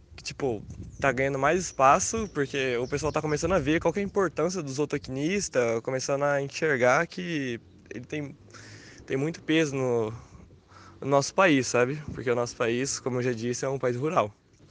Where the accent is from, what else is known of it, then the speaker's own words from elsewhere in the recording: Maringá, Paraná, Brazil; aqui na UEM, que é na minha terra, né? Aqui em Maringá